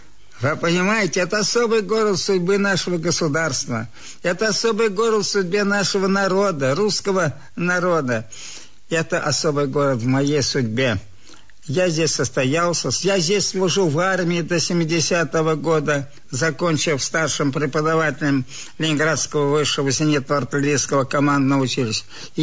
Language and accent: Russian; Moscow, Russia; Я москвич.